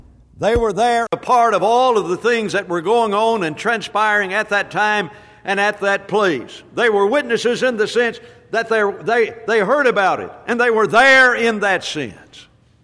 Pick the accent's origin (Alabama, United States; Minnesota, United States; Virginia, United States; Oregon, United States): Alabama, United States; Huntsville; I remember as a child growing up in Huntsville